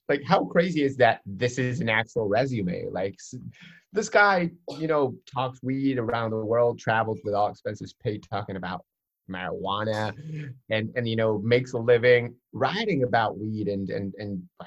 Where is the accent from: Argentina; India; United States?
Argentina; So I'm from Argentina.